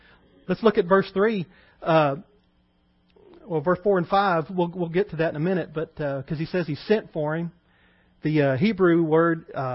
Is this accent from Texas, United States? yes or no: yes; Texas, United States; And I'm from East Texas, so it's natural.